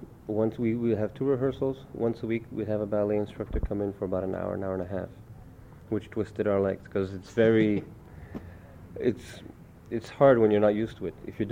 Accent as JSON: {"language": "English", "town": "Montreal", "region": "Quebec", "country": "Canada", "tie": "born or raised there", "said": "No, I grew up here. I was born in Canada, actually, and my whole background is Polish."}